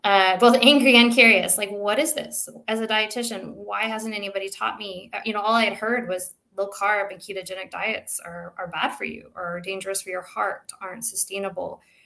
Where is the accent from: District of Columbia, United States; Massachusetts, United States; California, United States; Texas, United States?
Texas, United States; Like I'm originally from Texas. So I'm a big, I like meats